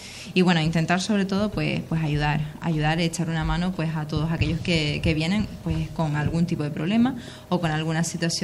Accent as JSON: {"language": "Spanish", "region": "Canary Islands", "country": "Spain", "said": "Bueno, pues vengo de aquí, de Lanzarote. Yo vivo en Costa Teguise."}